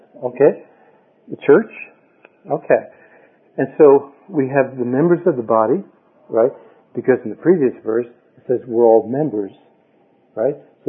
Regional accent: New York, United States; accent: New York; getting back to my New York accent here.

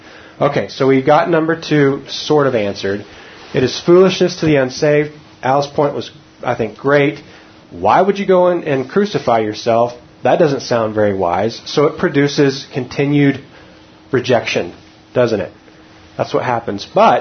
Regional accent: Texas, United States; That's right. I'm from Texas, so and I'm a redhead, so I got those two things going for me.

